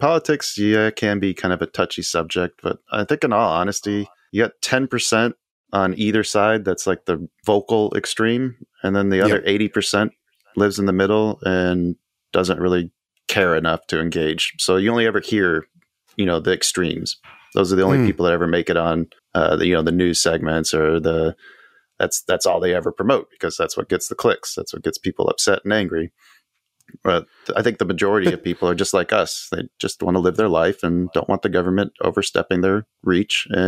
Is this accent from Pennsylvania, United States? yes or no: no; Houston, Texas, United States; also born or lived in Tucson, Arizona; I was brought up in Houston. I grew up in Tucson. I lived in Bakersfield, California.